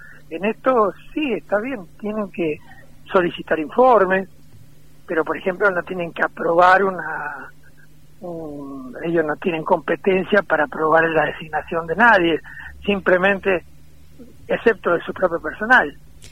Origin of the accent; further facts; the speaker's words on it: San Juan, Argentina; yo no soy de Rawson, y lo digo, vengo de Capital